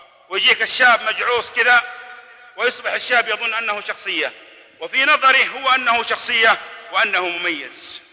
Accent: Jeddah, Makkah Province, Saudi Arabia; مرة من المرات دخلت أحد الأحياء عندنا في جدة

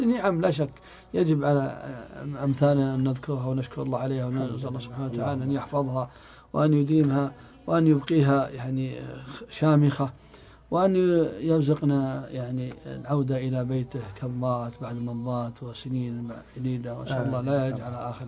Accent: Saudi Arabia; أنا قابلت شاب في تركيا لما علم أني من السعودية ألح علي الحاح

